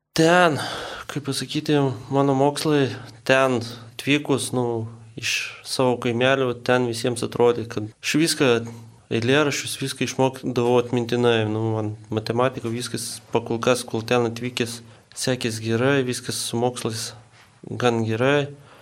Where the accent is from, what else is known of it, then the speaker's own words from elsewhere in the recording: Kretinga, Klaipėda County, Lithuania; augau mažam kaimelį, Kretinguot, augau su... Mama alkoholikė, su patėviu.